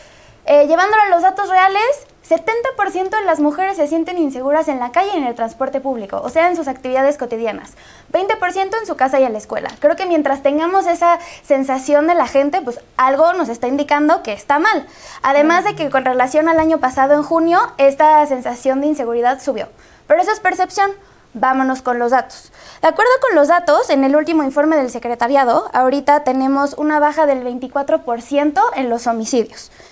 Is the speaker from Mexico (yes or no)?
yes; Mexico; soy mexicana antes que otra cosa